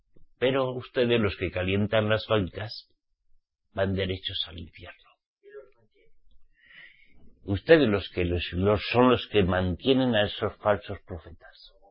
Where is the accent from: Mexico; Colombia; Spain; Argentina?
Spain; aparte de que yo soy español